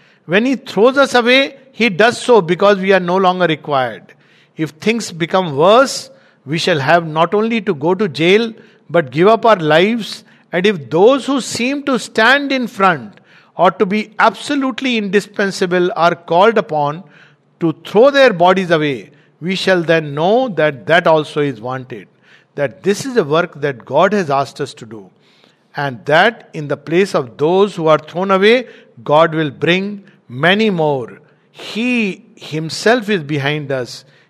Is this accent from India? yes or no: yes; India; So it's not an egoistic nationalism that I am an Indian, I'll naturally think of India.